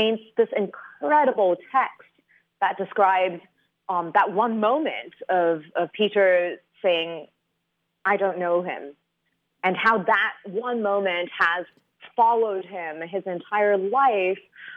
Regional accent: Hong Kong; moved away as an adult; I'm originally from Hong Kong

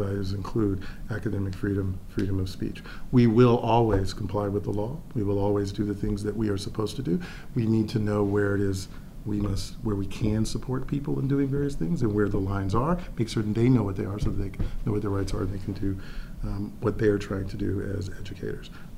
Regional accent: Atlanta, Georgia, United States; I came from the Atlanta public school system at a time when very few of the students from there would go to where eventually I did my undergraduate degree.

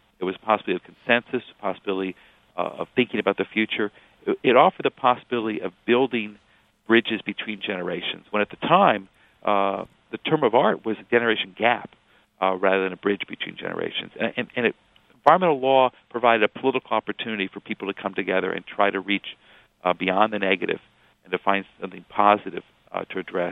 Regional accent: Urbana, Illinois, United States; certainly I remember being on campus at the time in the 1960s, growing up in Urbana, Illinois

